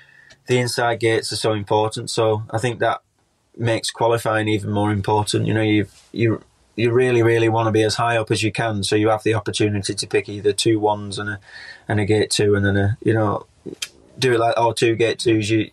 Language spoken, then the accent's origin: English; United Kingdom; as British riders, that's what we race week in, week out.